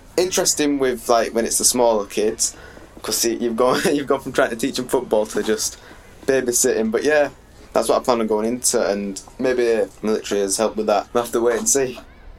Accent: Scotland, United Kingdom; also born or lived in England; I was born in England before I moved up. Supporting England in Scotland is difficult.

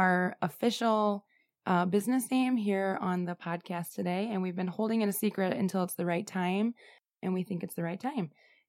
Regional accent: Niles, Michigan, United States; I am from Niles, Michigan, born and raised.

